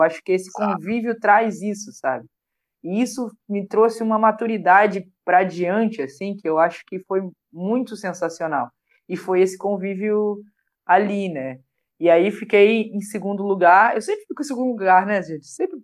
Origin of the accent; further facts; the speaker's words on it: Rio Grande do Sul, Brazil; born there; Eu sou gremista, porque eu nasci no Rio Grande do Sul.